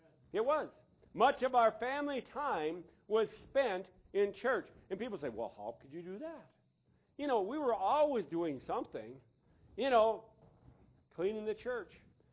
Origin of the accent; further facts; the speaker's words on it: Wisconsin, United States; I was from Wisconsin.